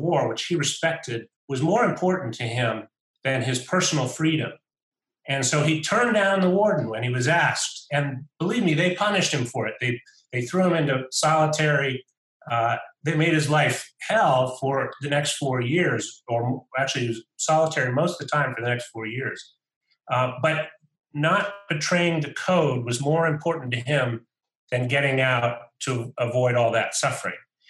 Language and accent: English; United States; I'm an American, and I represent the U.S. government.